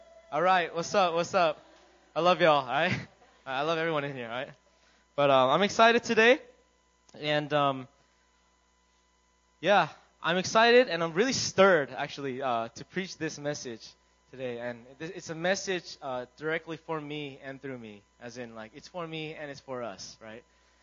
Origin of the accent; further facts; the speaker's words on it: Virginia, United States; moved away as an adult; now in Korea; I'm from Virginia, States, in the East Coast, and I've been in Korea for about 5 years